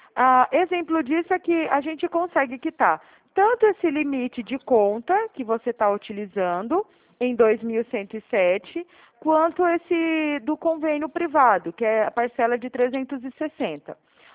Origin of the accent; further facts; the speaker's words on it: São Luís, Maranhão, Brazil; born there; Eu nasci lá em São Luís, eu ouvi falar de Icatu.